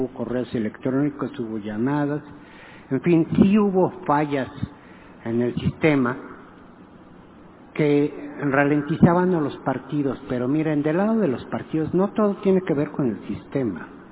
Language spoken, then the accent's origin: Spanish; Mexico; Somos mexicanos, lamentablemente, entonces esto lo dejamos al cuarto para las 12.